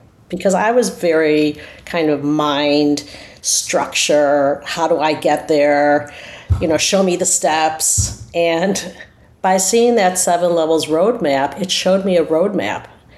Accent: United States; accent: American; now in Australia; You could hear from my accent, I'm American. I live in Australia.

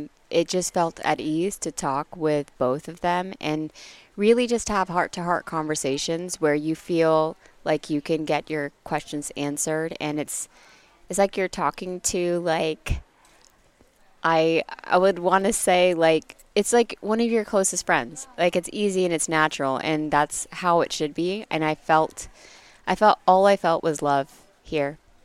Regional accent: Orlando, Florida, United States; now in Bali, Idaho, United States; and I'm from Orlando, Florida.

